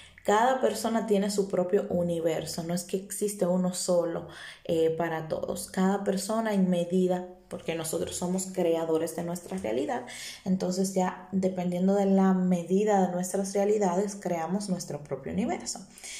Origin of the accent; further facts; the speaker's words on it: Puerto Plata, Dominican Republic; Santiago es un pueblo, un lugar de mi país que no tiene playas, pero está mi pueblo, que es Puerto Plata, que está muy cercano a Santiago y sí tiene playa.